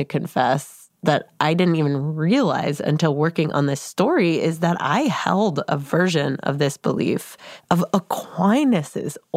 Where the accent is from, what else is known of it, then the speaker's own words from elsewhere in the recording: Massachusetts, United States; I grew up outside of Boston.